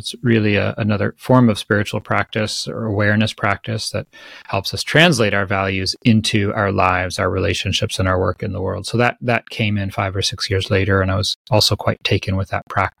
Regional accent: New Jersey, United States; Just very ordinary middle-class, global North American suffering. I grew up in New Jersey

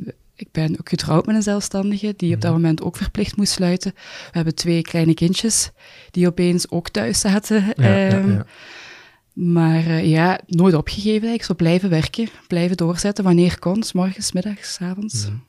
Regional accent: Hechtel-Eksel, Flanders, Belgium; Ik kom van Hechtel-Exel.

